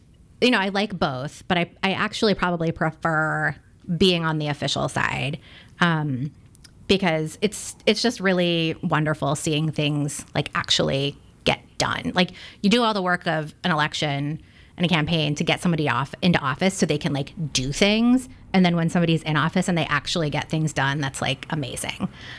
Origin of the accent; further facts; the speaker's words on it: Port St. Lucie, Florida, United States; I'm from Port St. Lucie, Florida, which for people who are baseball fans, is where the Mets have spring training.